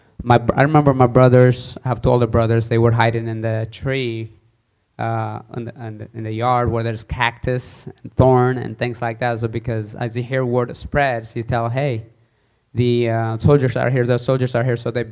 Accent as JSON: {"language": "English", "country": "Eritrea", "tie": "born there", "said": "I was born in Eritrea in the middle of a war that lasted for 31 years against Ethiopia."}